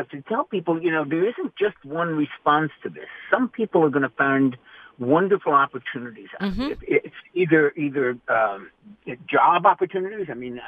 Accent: New York City, New York, United States; I'm sorry. I'm a New Yorker. I lived there 50 years. I have the right to say.

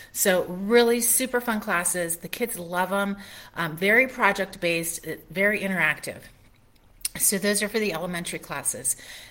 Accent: Cincinnati, Ohio, United States; I grew up near Cincinnati, Ohio.

